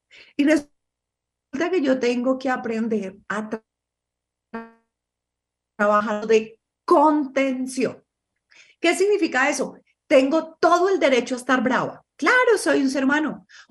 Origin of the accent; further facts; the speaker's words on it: Armenia, Quindío, Colombia; mi familia, yo soy de Armenia, muy en mi familia paisa es muy común